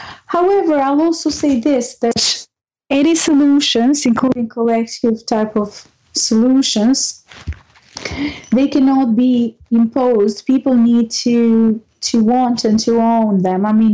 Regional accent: Albania; I'm from Albania originally, and imposed collectivist solutions existed all around Eastern Europe when I was a child

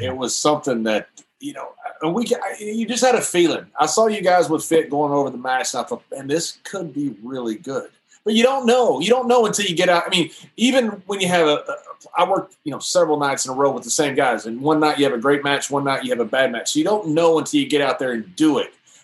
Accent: Texas, United States; I'm from Texas. I don't do English well.

